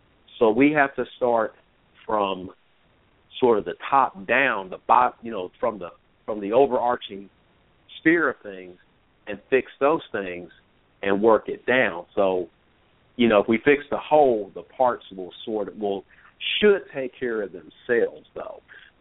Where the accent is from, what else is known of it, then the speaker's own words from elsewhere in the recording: Indianapolis, Indiana, United States; And I know that from a fact, I mean, growing up in Indianapolis.